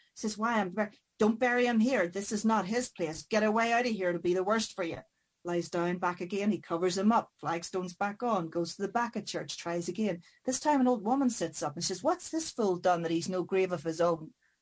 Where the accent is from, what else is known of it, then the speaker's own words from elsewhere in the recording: Ireland; because as the Irish, we always talk about carrying death on our hip, you know, it stays with us.